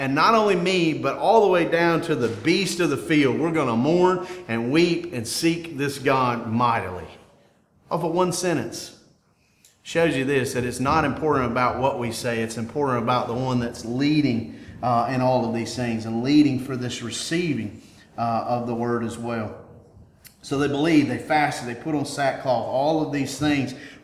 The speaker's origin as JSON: {"language": "English", "country": "United States", "said": "it's hard for me as an American."}